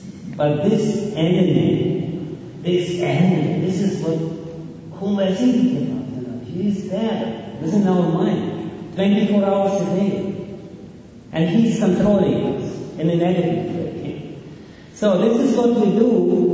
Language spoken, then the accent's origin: English; Russia; Like I am coming from Russia. And in Russia, people, at least many people, identify themselves with water.